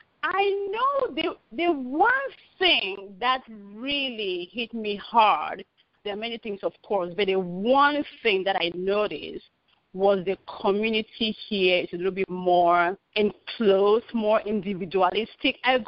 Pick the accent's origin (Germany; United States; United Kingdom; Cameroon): Cameroon; And I grew up in Cameroon, which is in West Africa.